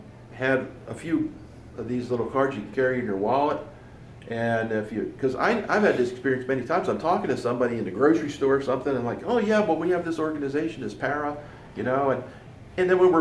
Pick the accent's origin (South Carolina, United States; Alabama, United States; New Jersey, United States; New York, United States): New York, United States; But there's a Keystone VHF club down in where I grew up down in New York